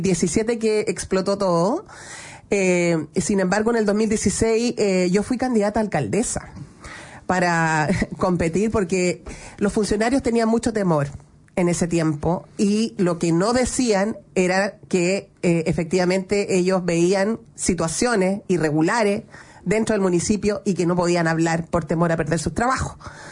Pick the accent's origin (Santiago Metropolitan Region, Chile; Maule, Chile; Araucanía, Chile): Santiago Metropolitan Region, Chile; San Ramón; Yo me crié en San Ramón, crecí, me eduqué en la comuna de San Ramón.